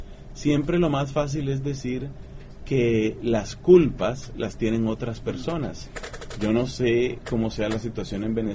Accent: Colombia; Sanctus tiene una historia que empezó obviamente en mi país, empezó en Colombia, en la ciudad de Bogotá

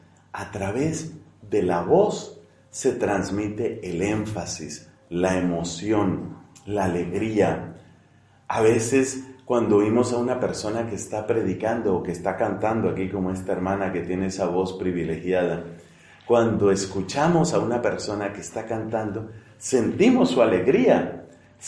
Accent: Colombia; Nosotros en mi país, allá en Colombia

